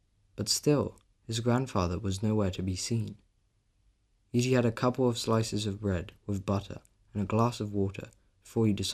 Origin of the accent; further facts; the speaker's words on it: Prague, Czechia; I'm 13 years old and I'm from Prague, Czech Republic.